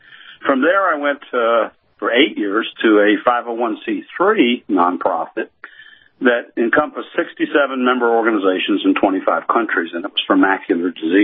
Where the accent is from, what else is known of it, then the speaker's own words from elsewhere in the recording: the South, United States; Yeah, and I am from the South, by the way.